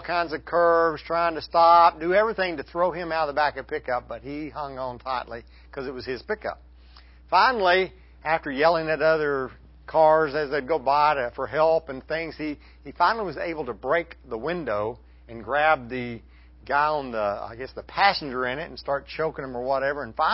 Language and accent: English; Texas, United States; about 5 years ago from my hometown, old town in West Texas.